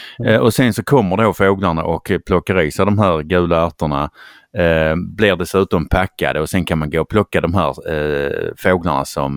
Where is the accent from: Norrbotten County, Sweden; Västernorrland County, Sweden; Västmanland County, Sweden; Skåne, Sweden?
Skåne, Sweden; Eftersom jag är skåning så är det ny för